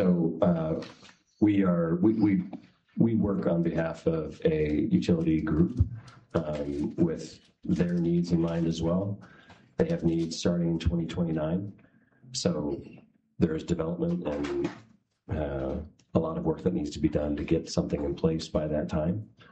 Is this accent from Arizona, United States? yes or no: no; Eagle River, Alaska, United States; I'm from Eagle River, so that would be fantastic.